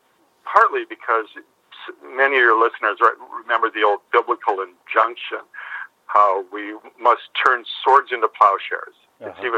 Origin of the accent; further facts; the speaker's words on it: Detroit, Michigan, United States; Romanticizing the world outside of our world, which was growing up in Detroit, Michigan.